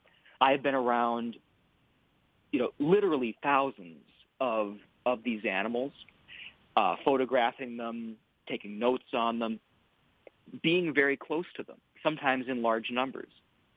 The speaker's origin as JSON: {"language": "English", "region": "North Dakota", "country": "United States", "said": "Well, I'm from North Dakota."}